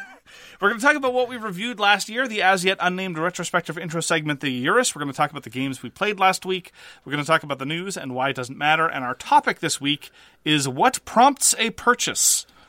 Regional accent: Quebec, Canada; I grew up on the West Island close to Dollar de Zormo

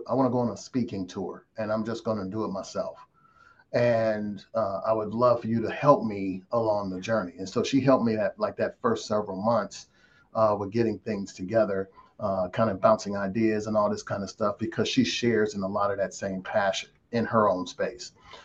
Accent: Cleveland, Ohio, United States; moved away as an adult; I'm born and raised from Cleveland. I live in Tennessee now, but I'm born and raised in Cleveland. I left about 6-7 years ago, just chasing my career aspirations and stuff.

